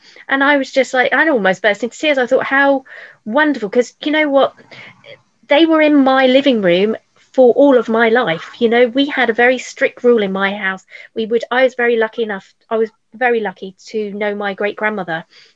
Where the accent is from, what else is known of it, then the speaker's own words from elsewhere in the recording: South West England, United Kingdom; I was fresh from Cornwall, you know, bright lights of London and everything.